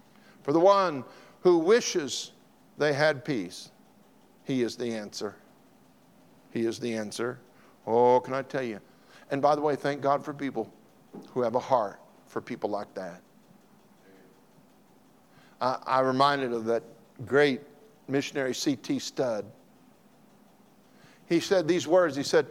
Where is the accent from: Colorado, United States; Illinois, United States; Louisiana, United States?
Colorado, United States; I grew up in Colorado, and the snow gets deep there.